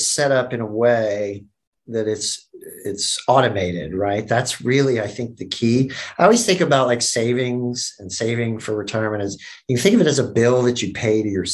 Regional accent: Atlanta, Georgia, United States; I grew up in Atlanta.

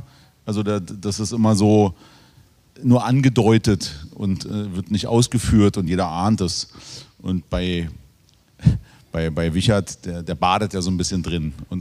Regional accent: Germany; Also für mich als Deutscher ist es eher interessant als eine Erweckung oder jetzt eine Bibel.

